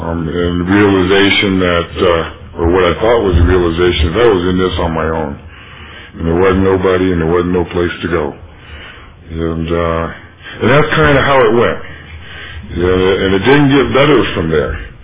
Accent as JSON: {"language": "English", "town": "Detroit", "region": "Michigan", "country": "United States", "tie": "born or raised there", "said": "I was born in Detroit, Michigan, and I grew up in Motown."}